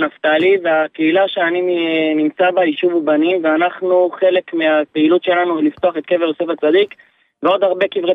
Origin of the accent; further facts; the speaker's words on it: Jerusalem District, Israel; אני גדלתי בשכונת שמואל הנביא.